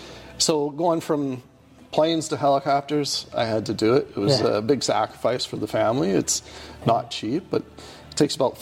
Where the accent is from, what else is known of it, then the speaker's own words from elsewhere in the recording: Calgary, Alberta, Canada; So for me, I grew up in Calgary in Parkdale and right at the Foothills Hospital.